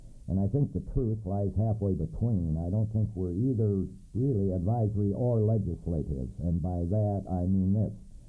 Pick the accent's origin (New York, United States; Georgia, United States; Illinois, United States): Illinois, United States; Quincy; a pastor from Florida. I'm from Quincy.